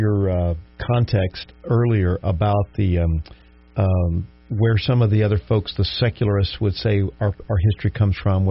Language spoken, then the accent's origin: English; Bogalusa, Louisiana, United States; born there; I was born in Bogalusa, Louisiana, at about 12:10 in the morning at Bogalusa Memorial Hospital.